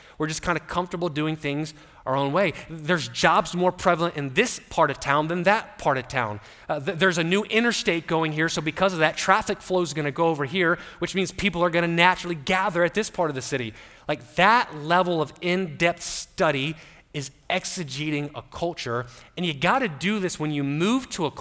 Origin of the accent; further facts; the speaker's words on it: Maryland, United States; where I grew up in Maryland, we were actually not too far away from Mennonite and Amish communities.